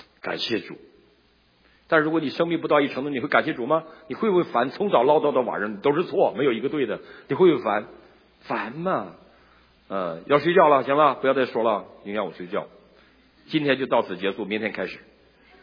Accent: Northeast China, China; 我们东北人呢，冬天是不洗澡的，哪有洗澡的地方啊？

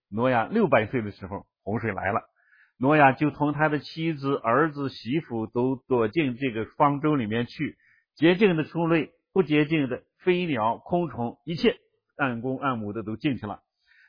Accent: China; 那我们中国人的汉字里面把这个船就解释成这样，对吧？

